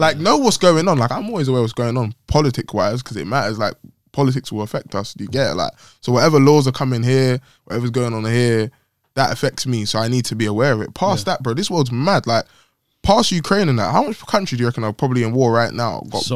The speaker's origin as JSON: {"language": "English", "country": "Jamaica"}